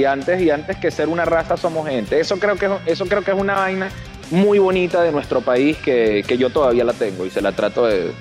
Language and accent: Spanish; Venezuela; now in Italy; yo soy venezolano y a mí me gusta el bochinche